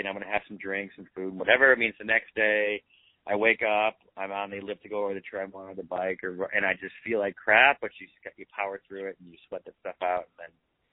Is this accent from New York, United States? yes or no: yes; Syracuse, New York, United States; I grew up in Syracuse where Syracuse University was our professional sports team.